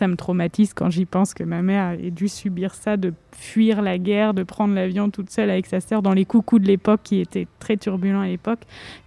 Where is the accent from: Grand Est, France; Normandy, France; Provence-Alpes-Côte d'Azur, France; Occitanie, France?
Grand Est, France; Nancy; born there; Finalement, moi, je suis née à Nancy, donc elle est remontée encore beaucoup.